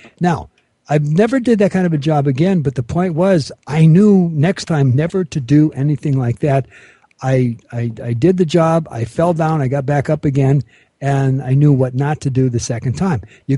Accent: Los Angeles, California, United States; moved away as an adult; also born or lived in Fairbanks, Alaska; I was brought up in the Los Angeles area, and when I was 41, 42 years old, I went to Fairbanks, Alaska. I was living in the interior for about 20-some-odd years.

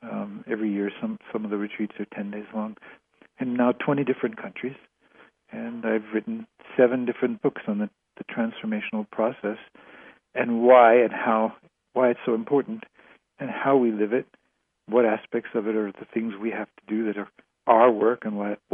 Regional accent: New York, United States; Well, I grew up near New York, went to medical school in New York, came out and started doing my internship and electives and things like that in California.

